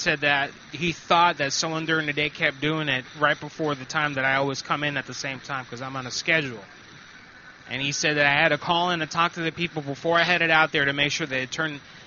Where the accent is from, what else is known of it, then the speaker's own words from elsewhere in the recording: Samoa; Just because I'm from the Republic of Samoa doesn't mean that I don't know what I'm talking about.